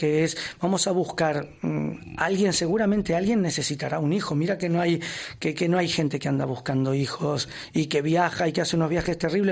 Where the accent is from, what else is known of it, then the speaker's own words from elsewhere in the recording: Argentina; now in Spain; Argentino.